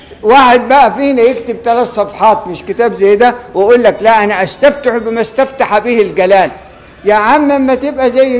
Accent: Egypt; إحنا ناس مصريين ما بيقروش ورش إلا للتعلم

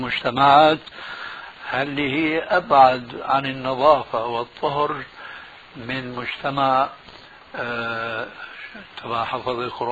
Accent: Damascus, Damascus Governorate, Syria; نحن نعرف هناك في دمشق ونعرف هنا

